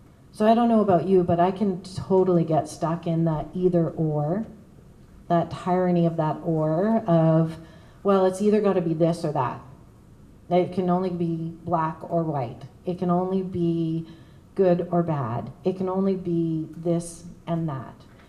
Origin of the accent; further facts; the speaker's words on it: White Rock, British Columbia, Canada; he overheard that I was from White Rock, and he was from White Rock, and so he bought me a shot